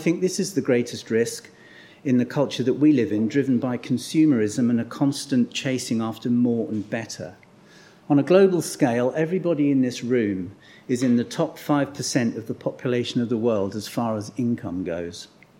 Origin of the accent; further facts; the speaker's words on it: Lowestoft, East of England, United Kingdom; many of them in my hometown of Lowestoft.